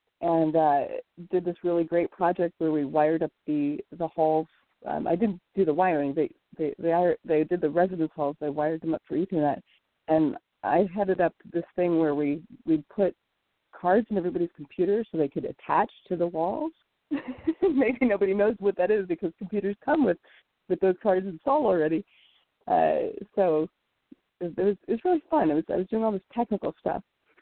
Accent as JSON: {"language": "English", "town": "Omaha", "region": "Nebraska", "country": "United States", "tie": "born there", "also_born_or_lived": "Lincoln / Tampa", "lives_now": "California, United States", "said": "I was born in Omaha, Nebraska. I'm a Midwestern girl."}